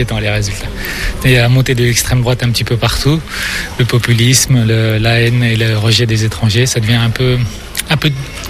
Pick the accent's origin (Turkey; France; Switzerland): Turkey; Je suis turc